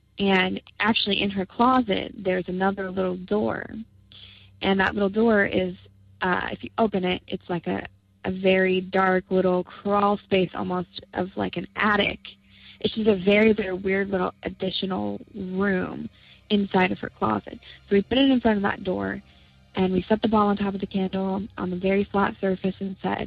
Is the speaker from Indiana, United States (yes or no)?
yes; Indiana, United States; I'm from Indiana